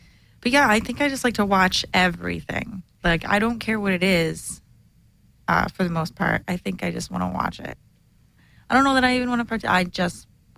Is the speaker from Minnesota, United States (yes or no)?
no; Grand Rapids, Michigan, United States; Yeah, I mean we're from Michigan, so.